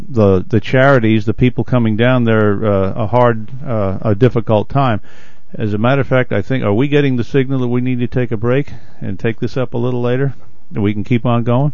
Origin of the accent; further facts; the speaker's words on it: New Jersey, United States; I'm from New Jersey originally, and of course, it can be 95 degrees during the day